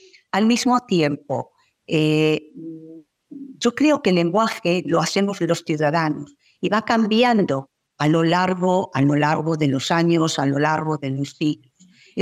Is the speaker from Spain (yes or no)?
yes; Spain; Bueno, en mi país sí hubo una vicepresidenta de gobierno que hablaba de matria.